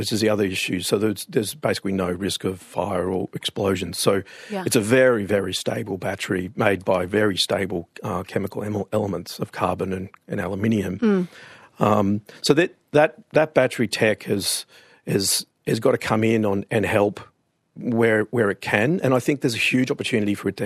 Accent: Australia; So we're local Australian engineers, scientists, and all the rest

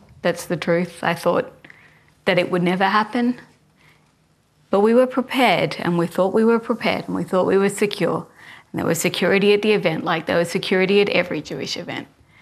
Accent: Australia; I was born in Australia and I grew up here

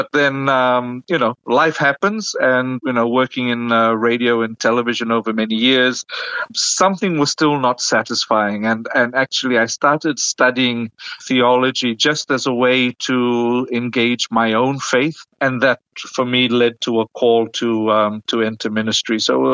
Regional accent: Fiji; And this is the challenge sometimes we see in Fiji. You know, growing up in the Methodist Church

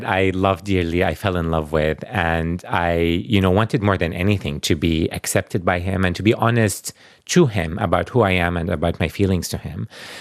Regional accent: Jordan; I think growing up in Jordan

